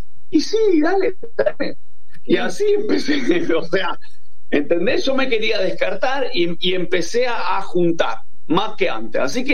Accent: Saavedra, Buenos Aires Province, Argentina; Yo la miraba con cara de, sí, yo soy de acá, de Saavedra

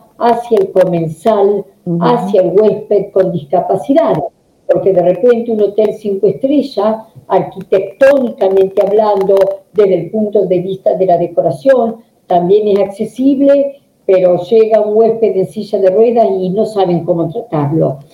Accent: Santa Fe, Argentina; Así que remarco que soy de Santa Fe de la Veracruz, capital de la provincia.

